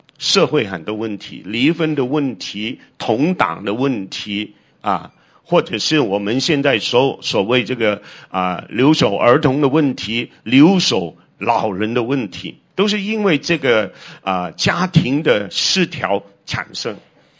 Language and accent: Chinese; China; 我们中国人翻译这个 country 或者是 nation， 用国家或者是家国。